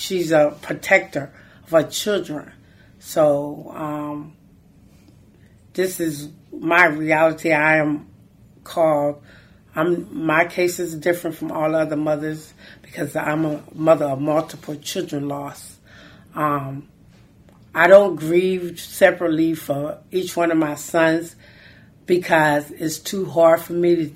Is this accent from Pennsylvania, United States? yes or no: yes; Philadelphia, Pennsylvania, United States; At the time, I was out of town in Philly, where I'm from. I'm from Philly, actually from Philly, with family, and it was a friend of a family.